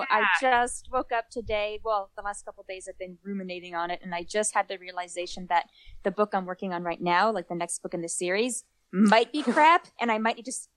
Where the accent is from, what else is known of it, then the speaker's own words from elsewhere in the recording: Toronto, Ontario, Canada; I am from Toronto, Canada, where it was super hot yesterday.